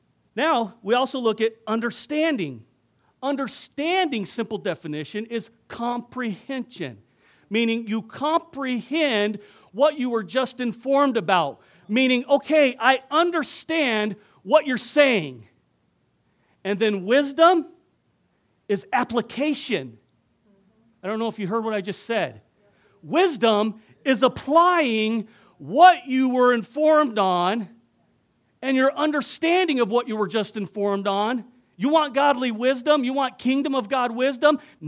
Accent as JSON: {"language": "English", "country": "United States", "tie": "born there", "said": "Because I was born in a democracy. I was born in America"}